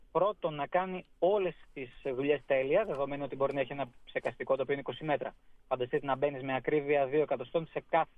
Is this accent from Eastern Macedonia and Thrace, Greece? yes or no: yes; Kokkinogeia, Eastern Macedonia and Thrace, Greece; Ναι, είμαι από τα Κοκκινόγια Δράμας, είναι το χωριό μου.